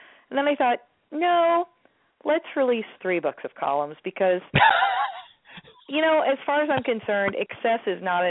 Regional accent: Placentia, California, United States; it's centered on anything I wrote about my hometown of Placentia. And when I usually tell people I'm from Placentia, they kind of gurgle and trip over that word and say, you're from where?

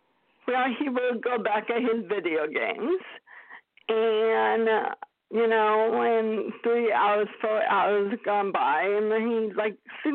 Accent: Oregon, United States; go Oregon where we grew up, at least 4 or 5 times during the summer, because number one, they have my favorite pizza, but number two, my cousin lived there

